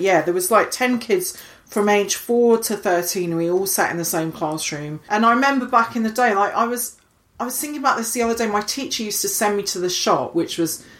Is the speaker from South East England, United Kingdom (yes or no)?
no; Scotland, United Kingdom; Because I grew up in the Highlands of Scotland